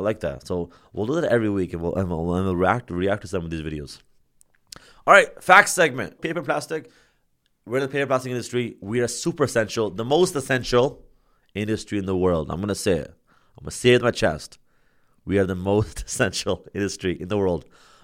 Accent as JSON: {"language": "English", "country": "Pakistan", "second_language": "English", "said": "So I'm from Pakistan. And in Pakistan, something that's really unique is that if you go to any food vendors or food stands"}